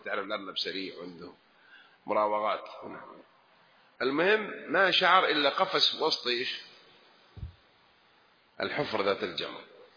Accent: Najd, Saudi Arabia; لما يسمونه عندنا في نجد حفرة المندل

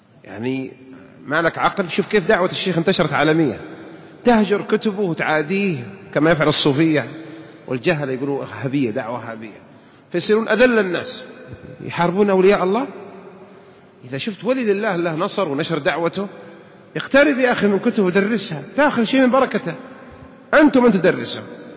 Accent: Saudi Arabia; أنا سعودي وأنت سعودي

